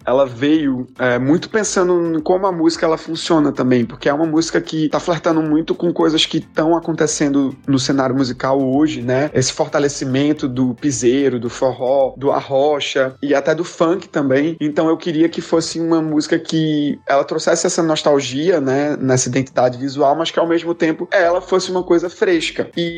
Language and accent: Portuguese; Garanhuns, Pernambuco, Brazil; Eu vim de uma cidade do interior de Pernambuco que se chama Garanhuns